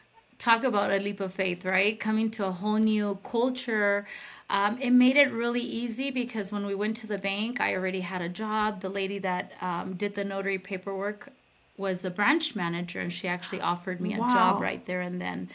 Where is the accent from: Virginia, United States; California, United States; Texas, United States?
California, United States; Salinas; born there; I was born in Salinas, California. Small agricultural town in Northern California.